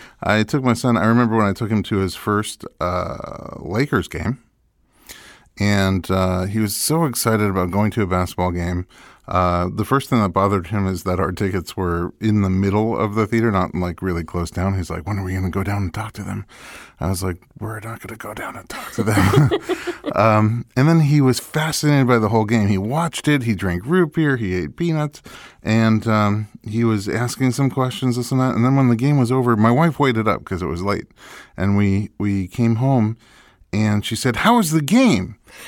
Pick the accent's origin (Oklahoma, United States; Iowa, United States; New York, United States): New York, United States; New York City; I grew up in New York City, and, you know, I loved it growing up there